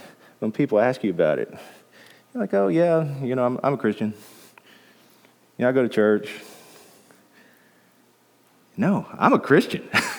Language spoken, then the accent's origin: English; Texas, United States; Now, you know, we're from Texas, and I have a little bit of an example here. You know, Texans are proud people.